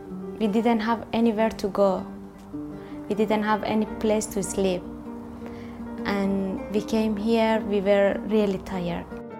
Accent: Iran; English is a second language; also born or lived in Afghanistan; now in Athens, Greece; I'm 17 years old. I'm from Afghanistan, but I born in Iran and I grew up in Iran. We left because Afghanistan wasn't safe for my family

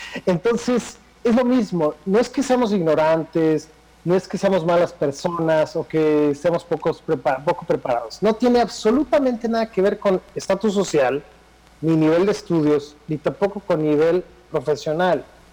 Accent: Mexico; eso es lo que nos está ocurriendo a nosotros como mexicanos.

